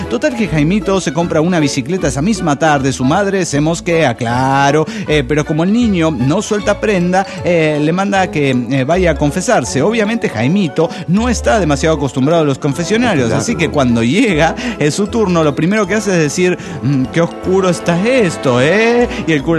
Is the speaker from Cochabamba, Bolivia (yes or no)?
yes; Cochabamba, Bolivia; Soy el lógico de Cochabamba, Bolivia.